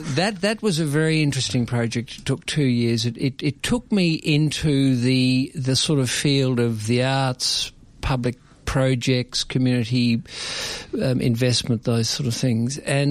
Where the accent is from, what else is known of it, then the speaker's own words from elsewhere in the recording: Melbourne, Victoria, Australia; But I was born and bred in Melbourne and schooled in Melbourne. And I come from a family of I'm half English, half Russian.